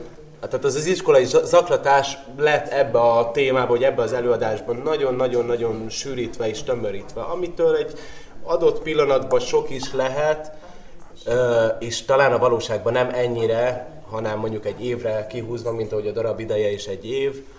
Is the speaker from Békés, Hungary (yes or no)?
no; Győr, Győr-Moson-Sopron, Hungary; Győri vagyok, és Győrtől nem messze van Bécs